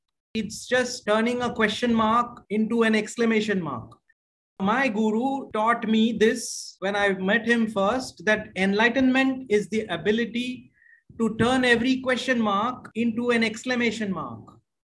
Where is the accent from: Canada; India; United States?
India; moved away as an adult; I grew up in India.